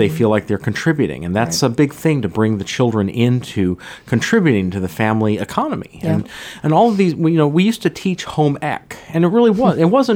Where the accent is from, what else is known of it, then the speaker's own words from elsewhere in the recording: Minnesota, United States; I hail from Minnesota, and I remember the Minnesota State Fair is one of the, you know, largest state fairs in the entire world.